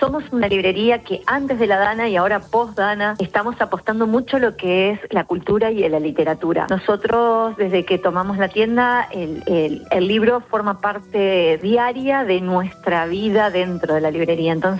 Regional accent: Argentina; now in Spain; nosotros, bueno, somos argentinos, vinimos hace 8 años aquí a España

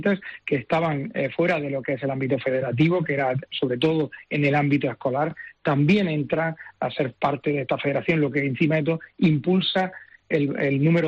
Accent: Almería, Andalusia, Spain; que yo soy de Almería, me congratula

